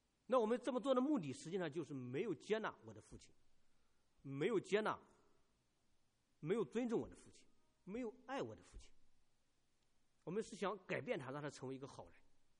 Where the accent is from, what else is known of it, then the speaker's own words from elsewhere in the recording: Shandong, China; 所以我当天晚上就赶回山东我的老家